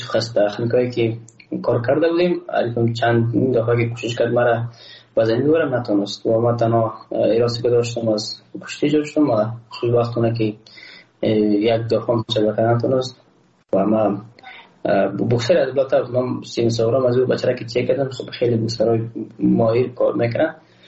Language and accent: Persian; Afghanistan; ما تاجک نیستم. احساس کنم ما روزبلاک پرشتی نیستم. ما یک افغان هستم